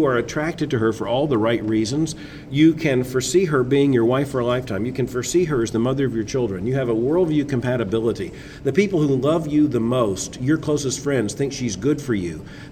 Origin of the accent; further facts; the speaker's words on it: Florida, United States; I grew up in South Florida. Mm-hmm. I grew up on water.